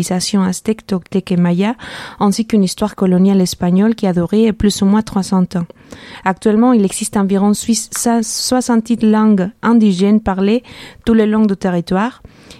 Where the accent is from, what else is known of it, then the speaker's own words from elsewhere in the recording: Mexico; French is a second language; j'aimerais prendre un moment pour décrire mon pays natal, le Mexique